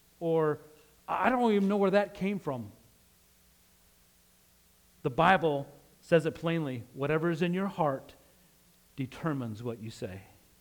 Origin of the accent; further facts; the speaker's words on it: Utah, United States; accent: Western drawl; Now, I'm from Utah, and some people will say that I have a Western drawl, kind of draw our words out, but we say you all like normal people.